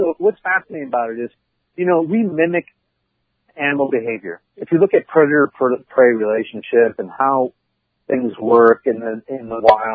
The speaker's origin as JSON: {"language": "English", "town": "San Diego", "region": "California", "country": "United States", "tie": "born there", "said": "Mac, I was born in San Diego."}